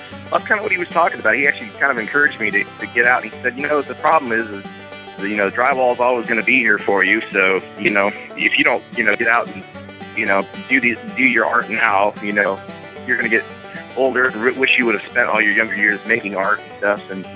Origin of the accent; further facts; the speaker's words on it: Portland, Oregon, United States; now in Kansas City, United States; And yeah, now we found ourselves based out of Kansas City. But yeah, we came from Portland, Oregon.